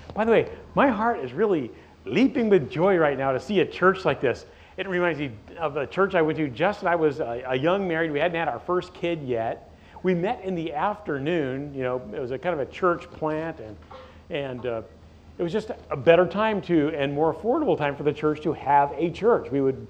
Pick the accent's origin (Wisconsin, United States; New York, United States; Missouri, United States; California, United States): California, United States; Placentia; I'm from, I guess, Los Angeles, if you want to get real specific. I'm from Placentia in North Orange County, 20 minutes from Disneyland is the marker.